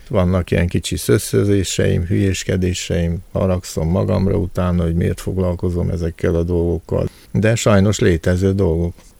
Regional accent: Hungary; én ugye minden magyarként minden hangsúlyt az első szótagra teszek

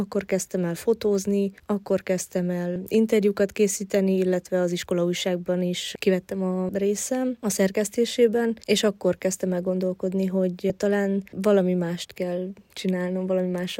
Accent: Mureș County, Romania; also born or lived in Odorheiu Secuiesc; Székelyudvarhelyen születtem, és 3 éves voltam, amikor Marosvásárhely közelébe költöztünk a családommal.

